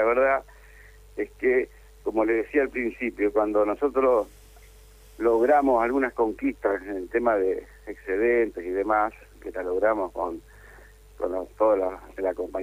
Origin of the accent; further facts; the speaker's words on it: Concordia, Entre Ríos, Argentina; Yo soy de Concordia, Entre Ríos, y tengo mucha historia en esto